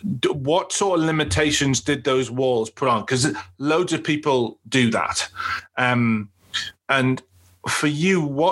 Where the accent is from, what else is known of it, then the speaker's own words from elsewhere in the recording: England, United Kingdom; You see, we're English. I don't even pronounce the places properly.